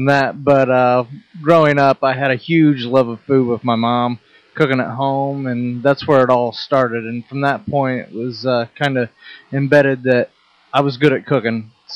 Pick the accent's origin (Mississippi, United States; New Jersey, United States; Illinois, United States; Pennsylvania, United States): Pennsylvania, United States; I've been here for 12 years, so it's kind of my secondary home now. So I can always say that I'm from Pennsylvania, but I'm now a southerner.